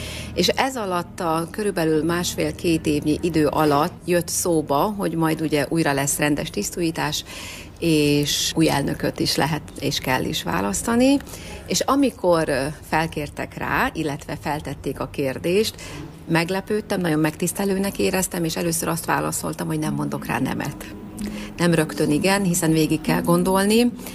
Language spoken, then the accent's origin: Hungarian; Békés, Hungary; moved away as an adult; Amúgy békési származású vagyok, és jelenleg a férjemmel a Sarkadbelvárosi gyülekezetben szolgálunk most már 10 év óta. Békésen érettségiztem, utána kerültem ide Debrecenbe